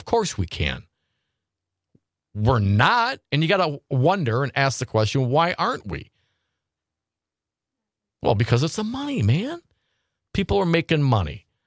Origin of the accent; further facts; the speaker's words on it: Appleton, Wisconsin, United States; I grew up in Appleton, Wisconsin.